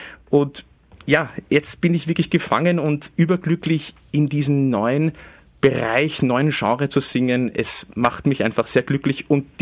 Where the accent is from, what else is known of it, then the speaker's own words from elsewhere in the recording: Lower Austria, Austria; Und ich bin sehr, sehr stolz als Niederösterreicher